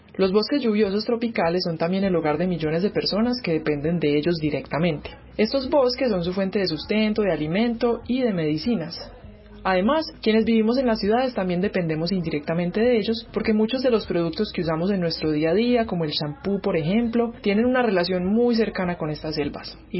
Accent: Medellín, Antioquia, Colombia; born there; Nací en la Medellín de los 90s.

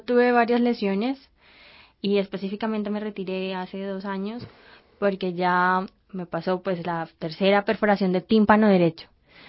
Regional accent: Cali, Valle del Cauca, Colombia; Yo soy caleña, sí

